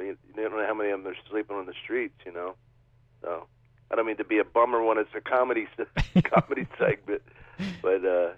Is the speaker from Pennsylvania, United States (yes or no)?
yes; Philadelphia, Pennsylvania, United States; I grew up in Philly, and then I went to college in Miami, so I was always an Eagles and Dolphins fan.